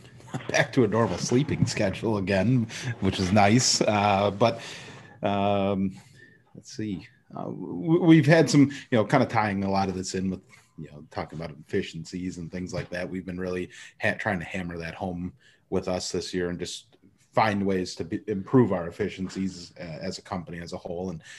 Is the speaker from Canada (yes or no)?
no; Wisconsin, United States; they are not my most favorite team, even though I am from Wisconsin.